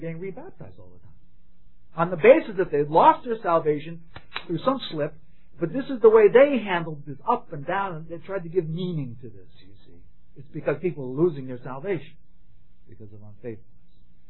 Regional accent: Huntington, New York, United States; I'm from Huntington with my brothers here.

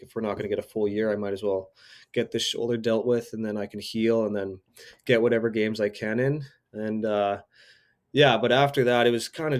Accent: Spruce Grove, Alberta, Canada; my first four games, I was an affiliate for Spruce Grove, my hometown.

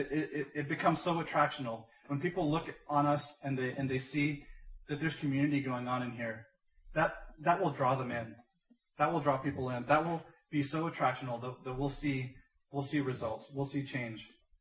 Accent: India; from my experience as an Indian, this is very much a cultural tendency.

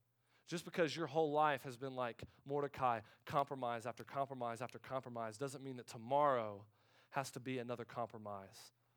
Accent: United States; I mean, I don't. I'm an American, okay?

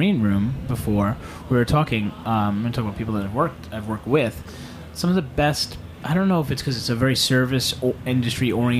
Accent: Staten Island, New York, United States; I'm from Staten Island, so I'm very cynical about from where I come from.

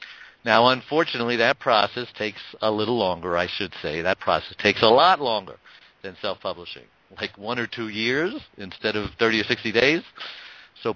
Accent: Brooklyn, New York, United States

